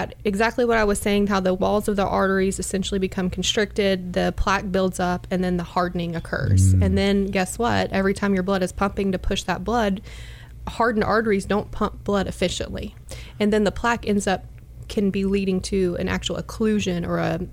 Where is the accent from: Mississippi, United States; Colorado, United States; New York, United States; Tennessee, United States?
Tennessee, United States; Chattanooga; I'm from Chattanooga originally.